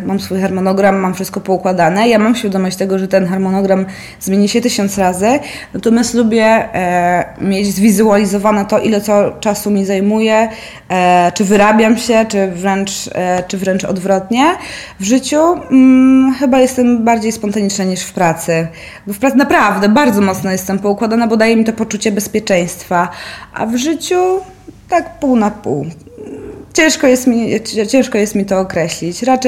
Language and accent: Polish; Wrocław, Lower Silesian Voivodeship, Poland; mieszkam tutaj od urodzenia i tylu rzeczy nie wiem, więc też się do tego zabiorę i będę chciała faktycznie z przewodnikiem trochę Wrocław pozwiedzać.